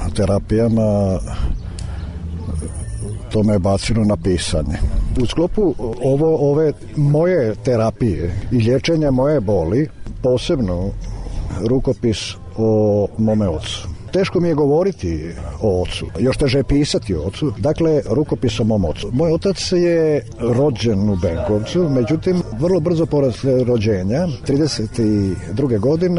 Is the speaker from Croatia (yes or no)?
yes; Dalmatia, Croatia; moved away; Mogu da se predstavim kao Srbin iz Dalmacije i kao čovjek koji je jedan od najautentičnijih izbjeglica u Srbiji po nekim mojim parametrima. Inače … bio sam sudija u Hrvatskoj